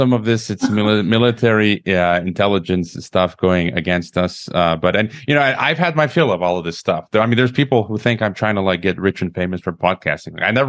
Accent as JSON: {"language": "English", "region": "Illinois", "country": "United States", "lives_now": "Mexico", "said": "And I'm from Illinois, so you're in Wisconsin."}